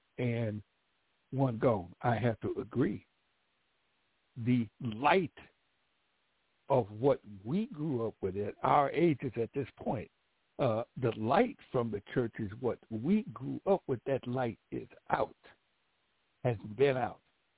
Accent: San Francisco, California, United States; I grew up in San Francisco, as you guys know, and I grew up in the church in San Francisco.

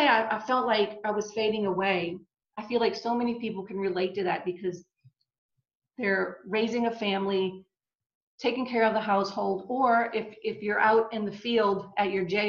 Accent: New Orleans, Louisiana, United States; And so I'm born and raised in New Orleans. And like you said, we live in Alabama.

